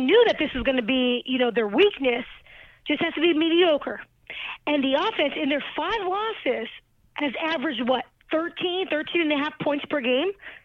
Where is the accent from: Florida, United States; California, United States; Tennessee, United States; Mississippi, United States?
California, United States; because I'm from the Bay Area